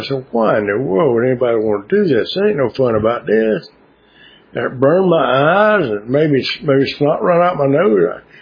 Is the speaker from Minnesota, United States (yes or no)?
no; Jacksonville, Florida, United States; also born or lived in Macon; I grew up in Jacksonville, Florida.